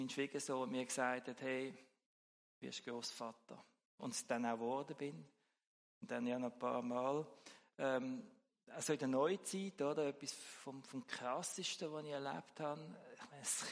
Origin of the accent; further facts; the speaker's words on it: Switzerland; Ist für mich hier als Schweizer nicht jetzt gerade so klar gewesen